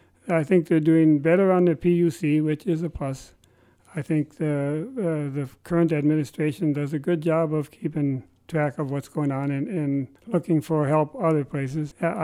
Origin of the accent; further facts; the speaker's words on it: Grand Portage, Minnesota, United States; No, I was born and raised in Grand Portage.